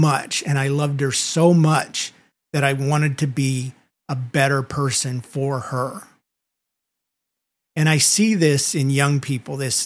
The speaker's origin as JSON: {"language": "English", "region": "Georgia", "country": "United States", "said": "because I was from South Georgia."}